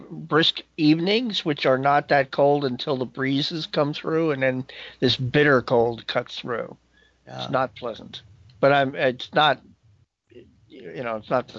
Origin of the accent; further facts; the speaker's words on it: New Jersey, United States; I grew up in New Jersey, so in the 1960s, we had, 5-foot snow drifts and such.